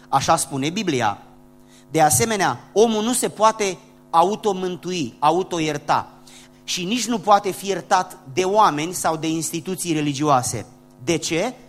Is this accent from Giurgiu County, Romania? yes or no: yes; Giurgiu, Giurgiu County, Romania; eu vin din Giurgiu, sudul României, acolo unde n-au existat altfel de biserici decât cele ortodoxe.